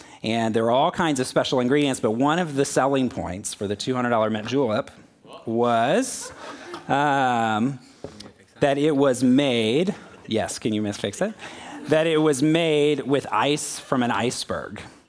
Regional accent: Florida, United States; also born or lived in Kentucky / Houston; now in Texas; I grew up in Florida, lived in Kentucky, Houston, and then now Texas.

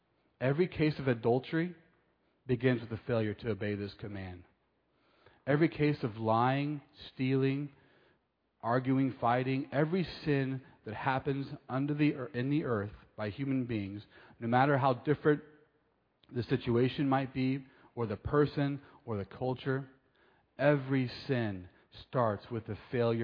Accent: United States; now in Taiwan; I come from America, and I can tell you, in many ways, America is much more secular than Taiwan.

